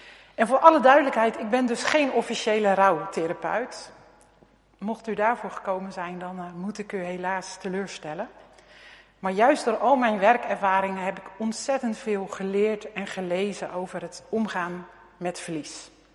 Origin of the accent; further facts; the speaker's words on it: Rotterdam, South Holland, Netherlands; Ik kom uit Rotterdam.